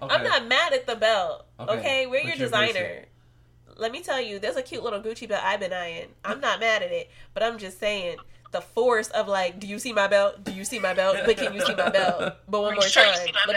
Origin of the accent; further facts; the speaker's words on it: Boston, Massachusetts, United States; I'm from Boston. I don't know what it's like to rep other teams.